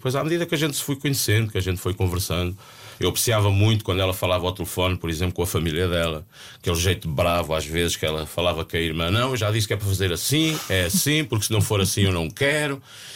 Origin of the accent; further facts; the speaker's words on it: Lisbon, Portugal; venho de Lisboa, né?